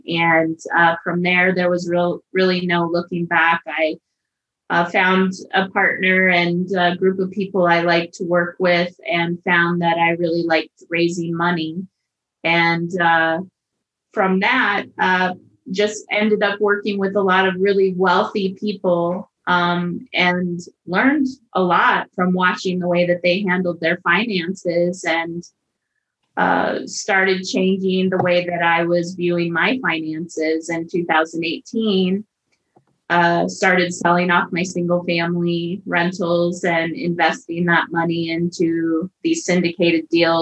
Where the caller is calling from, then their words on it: Lakewood, Colorado, United States; I am just outside of Denver, Colorado, just the suburbs, Lakewood, Colorado, right at the foot of the foothills.